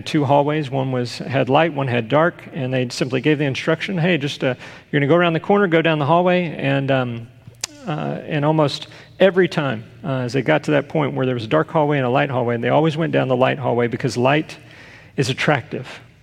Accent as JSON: {"language": "English", "region": "Texas", "country": "United States", "tie": "born or raised there", "said": "I grew up in Texas, and my mom used to always call it a pinch."}